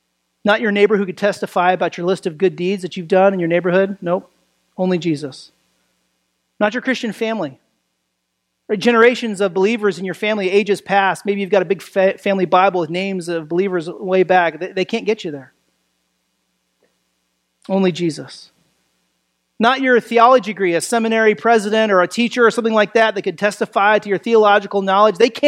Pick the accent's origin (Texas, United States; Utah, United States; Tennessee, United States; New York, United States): Tennessee, United States; born there; I was born in Tennessee, you lived in Michigan for a while.